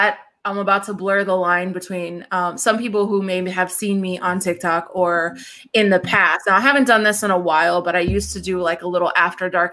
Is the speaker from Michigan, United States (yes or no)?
no; Texas, United States; I'm sure you all can tell by my accent, I was born and raised in Texas